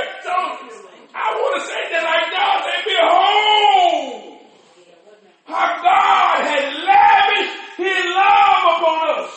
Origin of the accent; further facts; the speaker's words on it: Texas, United States; born there; When I was born in Parkland Hospital. On my birth certificate, it said Parkland Hospital in the color.